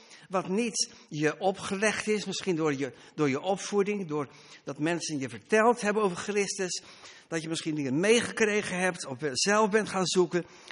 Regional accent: Middelburg, Zeeland, Netherlands; We komen uit Middelburg. En onze provincie heeft een motto.

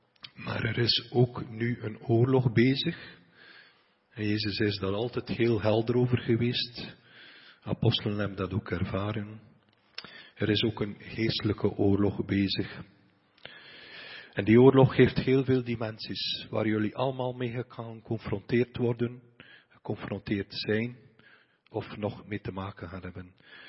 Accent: Diksmuide, Flanders, Belgium; Ik ben van Diksmuiden, we hebben daar die Nezemtoren.

